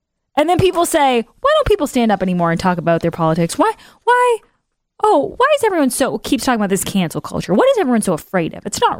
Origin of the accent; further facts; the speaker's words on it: Milton, Massachusetts, United States; a Facebook group that's dedicated to my hometown, Milton, Massachusetts.